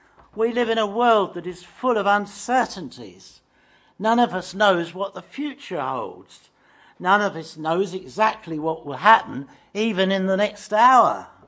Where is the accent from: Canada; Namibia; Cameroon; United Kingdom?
United Kingdom; England; As an Englishman, I have a reputation, as others do, of always speaking about the weather.